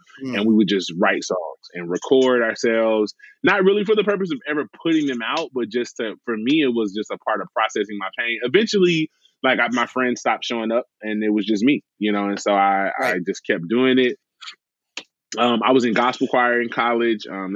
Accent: the South, United States; even though I grew up in the South listening

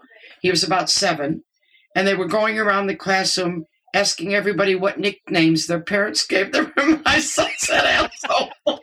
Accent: United States; now in England, United Kingdom; I mean, I've been here since 1971. I'm always going to be the American in England.

